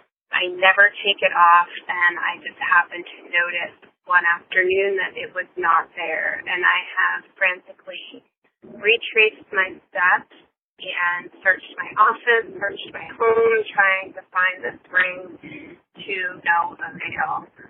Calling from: Tampa, Florida, United States; I'm calling from Tampa, Florida.

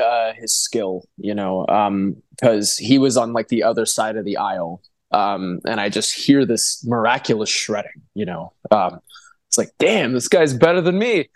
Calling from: Austin, Texas, United States; Mm-hmm. I am in Austin.

